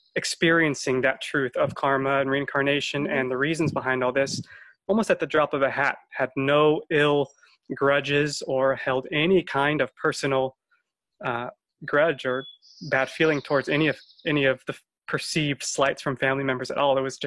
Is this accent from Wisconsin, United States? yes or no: no; Las Vegas, Nevada, United States; moved away; also born or lived in Western Massachusetts; my mom had remarried, and my stepfather was from the Northeast, and so we moved from Las Vegas to Western Massachusetts, where my stepfather had grown up and had family ties.